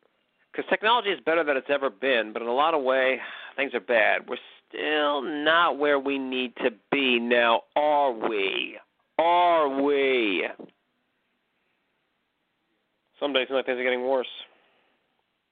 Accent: McKinleyville, California, United States; was living in my hometown of McKinleyville, California. I've been living there my whole life.

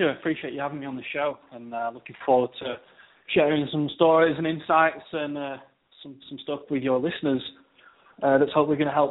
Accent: North West England, United Kingdom; I'm over in the UK. I'm British. I'm from up north near Manchester.

